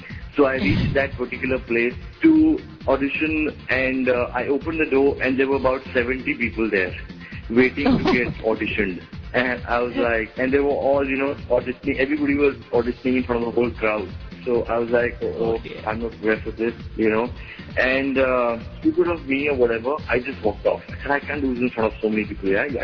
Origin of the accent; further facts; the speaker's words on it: Delhi, India; now in Mumbai, India; I'm from Delhi, so I came to Bombay and started auditioning for a lot of advertisements and other things.